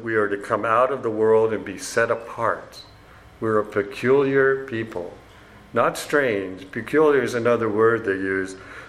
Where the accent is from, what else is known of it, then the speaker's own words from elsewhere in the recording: Mauritius; We come from Mauritius, where the Hindus have 9,000 plus gods.